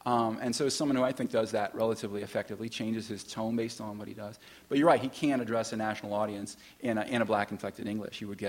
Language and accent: English; Georgia, United States; accent: Southern; when I go down to Thanksgiving in Georgia, my Southern accent will come out a bit of out of the woodwork.